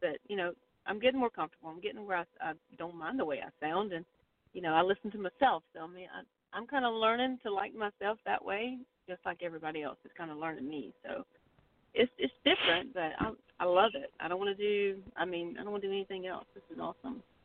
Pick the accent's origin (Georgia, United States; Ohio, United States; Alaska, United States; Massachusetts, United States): Georgia, United States; Dublin; accent: country; I mean, I'm from the South. I'm from a little country town, Dublin, Georgia, and I was raised talking just as country as the next person.